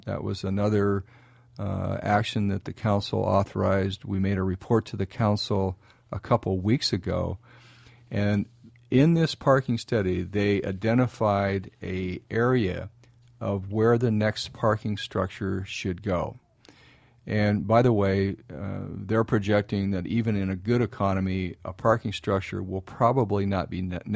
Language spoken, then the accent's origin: English; Everett, Washington, United States; I was born in Riverside and grew up in Pinehurst. So I've spent the lion's share of my 62 years living in South Everett.